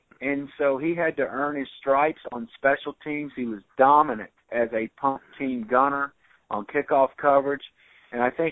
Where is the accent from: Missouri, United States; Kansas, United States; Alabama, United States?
Alabama, United States; Mobile; And I came back to this area in Mobile. It's my hometown, actually, in June of 2012.